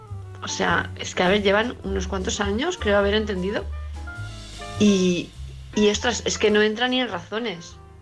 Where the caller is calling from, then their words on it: Palma, Balearic Islands, Spain; de Palma de Mallorca.